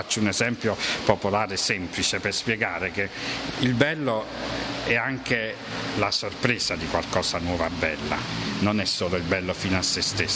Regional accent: Naples, Campania, Italy; Beh, come me, io sono napoletano, insomma, sole mio, la pizza

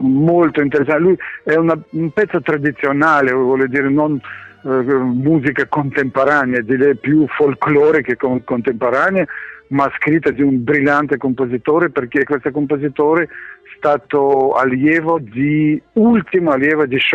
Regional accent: Odesa, Odesa Oblast, Ukraine; born there; Italian is a second language; moved away; io sono nato a Odessa, una città di Ucraina dove vivevano molti ebrei

